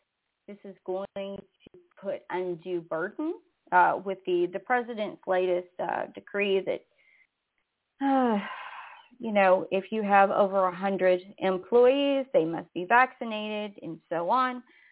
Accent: Texas, United States; and you know, I'm from Texas.

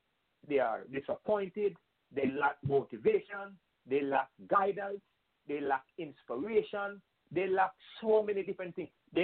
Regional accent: Jamaica; I am Jamaican, 100% Jamaican

